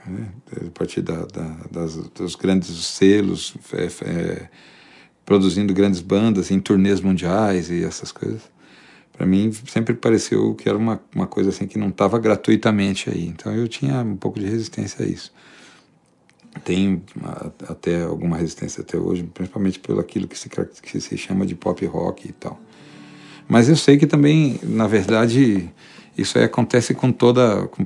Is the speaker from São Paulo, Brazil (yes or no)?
yes; Taubaté, São Paulo, Brazil; Também morei uma parte da minha infância em Taubaté.